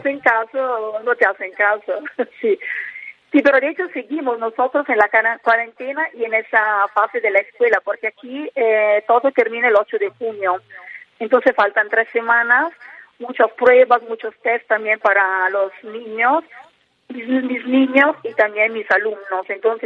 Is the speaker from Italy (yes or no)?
yes; Italy; Spanish is a second language; also born or lived in Mexico; la verdad que yo soy italiana, se darán cuenta por mi acento.